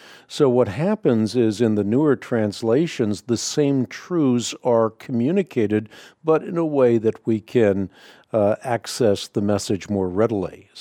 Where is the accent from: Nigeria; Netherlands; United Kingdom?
Netherlands; first language Dutch; English is a second language; I'm Dutch. Dutch is my first language.